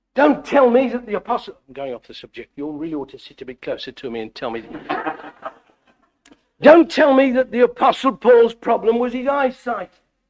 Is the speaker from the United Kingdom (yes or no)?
yes; England, United Kingdom; you're much more well aware of this in these latitudes than I am coming from England.